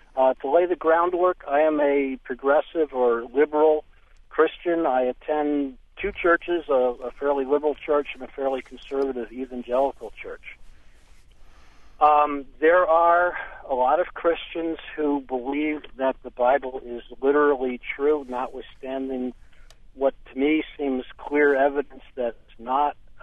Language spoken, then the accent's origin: English; East Coast, United States; I grew up on the East Coast. I'm in my late 50s.